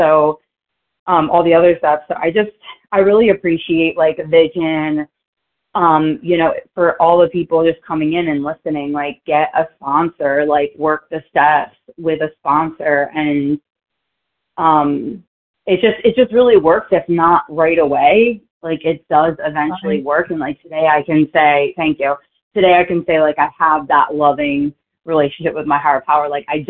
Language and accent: English; New Jersey, United States; And I'm from South Jersey. I'm from right outside of Philly.